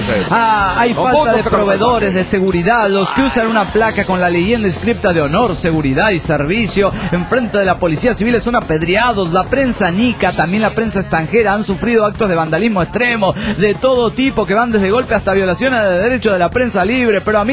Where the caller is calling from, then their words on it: Buenos Aires, Argentina; de Buenos Aires, Argentina.